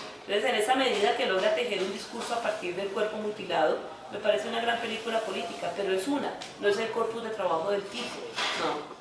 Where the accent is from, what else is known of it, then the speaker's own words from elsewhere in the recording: Colombia; es la manera como los colombianos hemos experimentado el conflicto, en gran medida el ruido del conflicto en los últimos 20 años